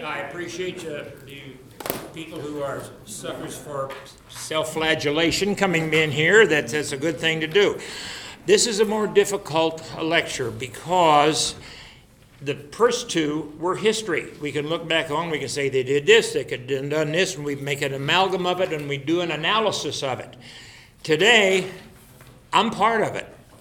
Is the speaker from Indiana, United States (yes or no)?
yes; Indiana, United States; because I grew up in Indiana or because I have a couple of degrees in music.